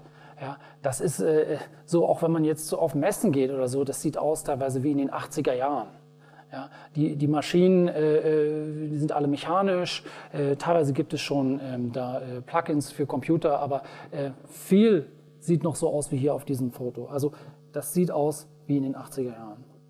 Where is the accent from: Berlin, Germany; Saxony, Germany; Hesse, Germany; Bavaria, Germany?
Berlin, Germany; Ursprünglich komme ich aus Berlin.